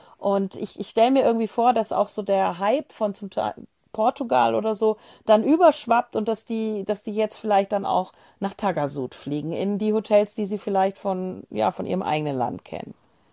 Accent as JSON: {"language": "German", "country": "Germany", "said": "Engländer, Franzosen, Belgier, Holländer und natürlich wir als Deutsche."}